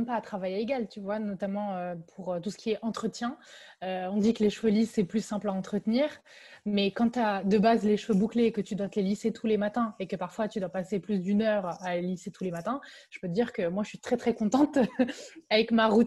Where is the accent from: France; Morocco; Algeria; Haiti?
Morocco; Déjà, il faut savoir que moi, j'ai grandi au Maroc.